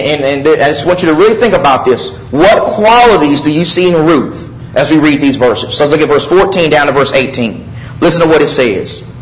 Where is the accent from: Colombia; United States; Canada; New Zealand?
United States; Texas; I'm from Texas, so it may be kind of close, but it's not quite like that.